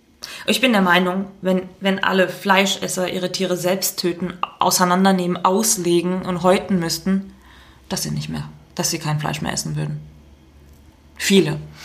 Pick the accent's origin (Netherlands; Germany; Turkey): Turkey; Bei uns in der Türkei gibt's ein Dorf